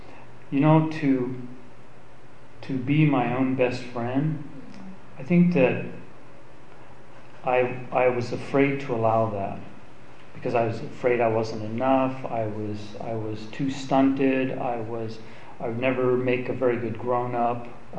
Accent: Hawaii, United States; also born or lived in Johnson City, Tennessee / California; I was born in Johnson City, Tennessee on December 12, 1958. We moved to California in 1962. We came here by train from Santa Barbara in 1964. We flew to Hawaii. Thank God they had airplanes. And I pretty much grew up in Hawaii.

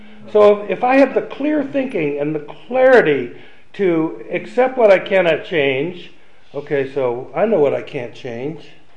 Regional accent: Cleveland, Ohio, United States; you've had a glimpse of how I was raised back in Cleveland, Ohio

